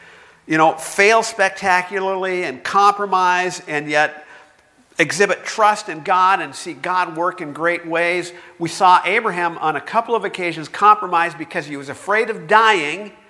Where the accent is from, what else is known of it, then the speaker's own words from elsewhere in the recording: United States; I grew up in America, where the idea is that life just gets better and better.